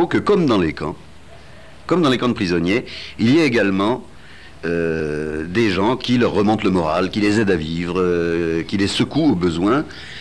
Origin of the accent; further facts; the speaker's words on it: Saint-Étienne, Auvergne-Rhône-Alpes, France; Je les cite parce que je suis Stéphanois moi-même.